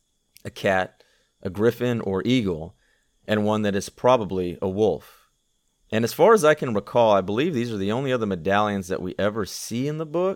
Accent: United States; probably because I'm American

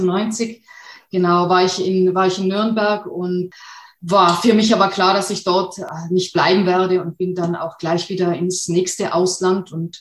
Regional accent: Austria; moved away as an adult; now in Germany; Ich bin in Österreich geboren und auch aufgewachsen bis zu meinem 18. Lebensjahr, kam dann durch den Wunsch, an die Kunstakademie zu gehen und Bildhauerei zu studieren nach Deutschland.

